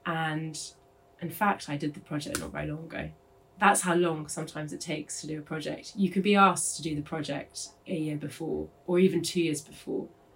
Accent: London, United Kingdom; also born or lived in Cambridge; my family is from Cornwall. … is a Cornish name, but I grew up in London, in fact. And then my parents moved to Cambridge, so I grew up there.

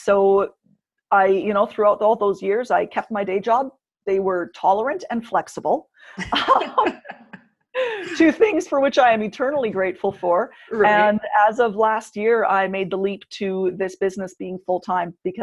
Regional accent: Canada; And I've got clients in Canada, my home country, as well as the US and in Europe.

